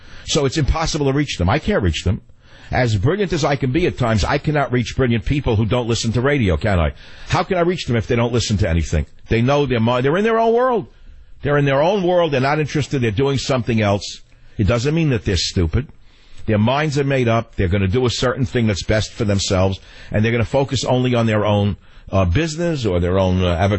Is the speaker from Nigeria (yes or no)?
no; New York, United States; Luckily, I grew up in New York, so I didn't sit on the line.